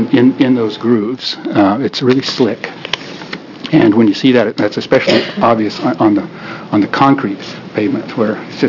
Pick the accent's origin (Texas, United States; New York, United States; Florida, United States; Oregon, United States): Oregon, United States; Salem; born there; I was born here in Salem, and I've been driving the mountains to this to Hoodoo and the Hood area since I was probably 16 years old.